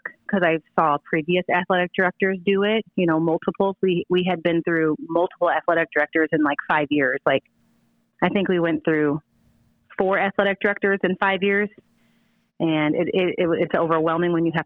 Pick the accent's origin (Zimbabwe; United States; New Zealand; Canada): United States; Columbia, Illinois; I'm born and raised, Columbia, Illinois. I went to, the Catholic school, though. I went to ICS in Jabot.